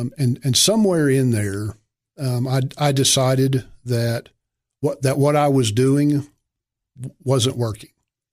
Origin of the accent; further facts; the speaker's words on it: Henderson, United States; So I grew up in Henderson, you know, back in those days.